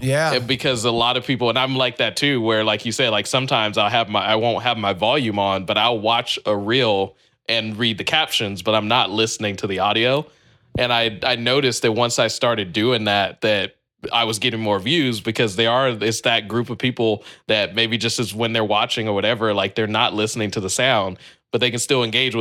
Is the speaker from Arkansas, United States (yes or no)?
no; California, United States; I have taken that drive because I'm from the Bay Area originally